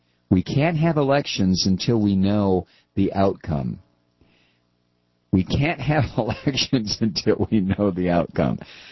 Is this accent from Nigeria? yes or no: no; Egypt; I'm also from Egypt, and I aspire to one day go back there and join Egyptian politics.